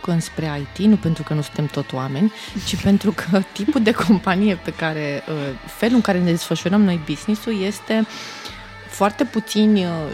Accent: Romania; dacă ține de cultura organizațională sau de cultura noastră ca și români.

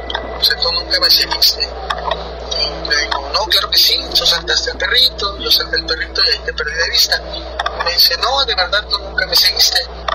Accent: Tabasco, Mexico; soy originario de la Puebla Cruz, Perú, Tabasco.

